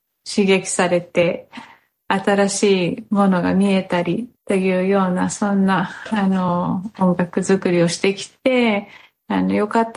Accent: Brazil; Japanese is a second language; ブラジルにやっぱ南の国で私が生まれ育ったところとね、やっぱりなんか開放感もあるし

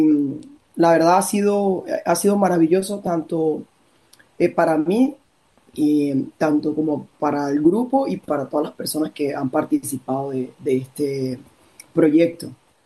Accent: Colombia; now in Australia; porque en mi país, en Colombia, específicamente en mi región, hay mucho tabú, porque vengo de una comunidad católica, cristiana, tengo una educación católica

